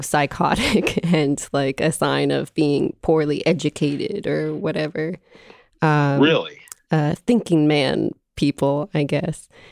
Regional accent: New Jersey, United States; Because I've always been curious about that stuff since I'm from a very blue place. I'm from New Jersey

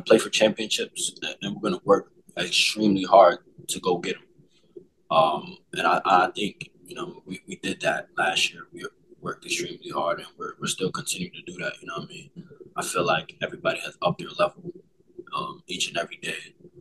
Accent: New York City, New York, United States; I'm from New York City. I'm actually from Queens. That's where I grew up.

